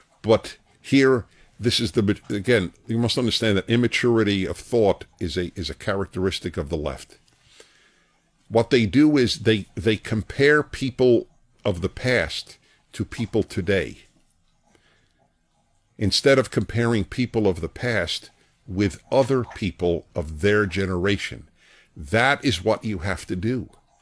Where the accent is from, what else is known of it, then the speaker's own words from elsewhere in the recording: New York, United States; born there; I was born in New York, a Jew, and went to Columbia.